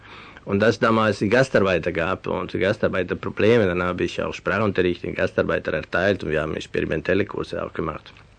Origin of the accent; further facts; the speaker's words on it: Veneto, Italy; first language Venetian; German is a second language; Meine Muttersprache ist venezianisch und es gibt eine Tradition, auch bei den Venezianern, auch auf Französisch zu sprechen.